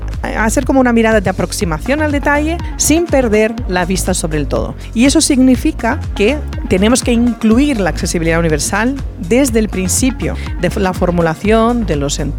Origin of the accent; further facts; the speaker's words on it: Brazil; Spanish is a second language; now in Spain; Ya aclaro por mi acento que soy brasileña, aunque llevo 20 años viviendo en España.